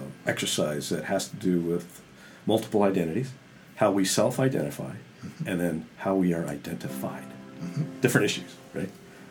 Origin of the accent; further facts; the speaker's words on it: Canada; because I grew up in Canada where the issues are culture.